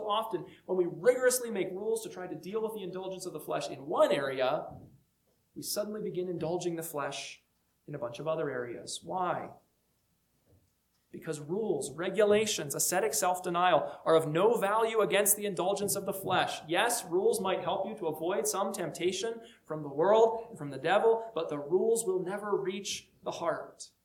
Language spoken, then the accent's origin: English; Pennsylvania, United States; I have always been thankful that I grew up around the Amish in Pennsylvania